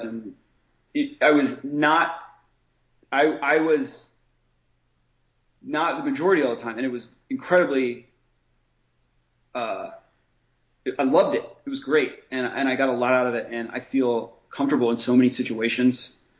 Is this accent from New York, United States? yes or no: no; Columbus, Ohio, United States; First off, I'm from Columbus, Ohio. I'm from what is now a red state.